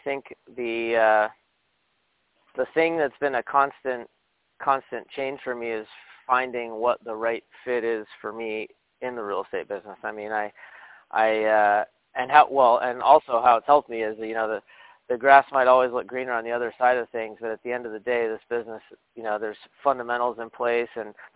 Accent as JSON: {"language": "English", "town": "Las Vegas", "region": "Nevada", "country": "United States", "tie": "born or raised there", "also_born_or_lived": "New York City", "said": "But I was born and raised in Vegas, and prior to real estate, I spent a little bit of time in the corporate finance world. I moved back east, got a degree in economics. I worked in New York City for a little while"}